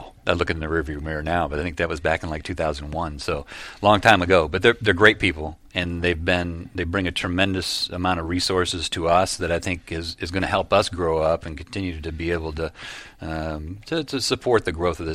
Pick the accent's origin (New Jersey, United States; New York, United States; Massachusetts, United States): New York, United States; Vestal; I grew up in Vestal, which is just outside of Binghamton, New York.